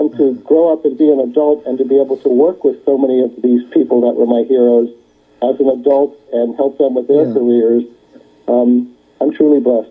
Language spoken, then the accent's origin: English; Baltimore, Maryland, United States; when I was a teenager growing up in Baltimore, Maryland, I never quite felt that I fit